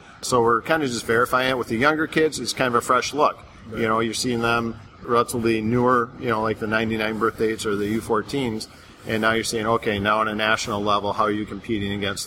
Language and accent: English; Wisconsin, United States; I'm fortunate enough to come full circle from growing up in Wisconsin, being fortunate enough to play there, now coming back to coach there.